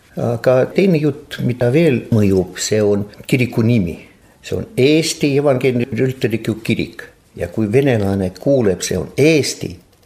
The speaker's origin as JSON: {"language": "Estonian", "town": "Narva", "region": "Ida-Viru County", "country": "Estonia", "tie": "born or raised there", "said": "Ma olen päris narvakas põlisrahvas või öelda. Olen sündinud Narvas ja minu sünnikoht on Narva jõe teisel poolel. See on Eesti Ingeri."}